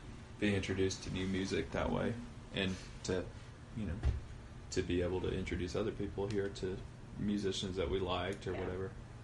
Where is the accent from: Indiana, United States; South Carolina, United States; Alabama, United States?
Alabama, United States; Florence; like, we're from Florence, Alabama, you know, instead of pulling the Muscle Shoals card all the time.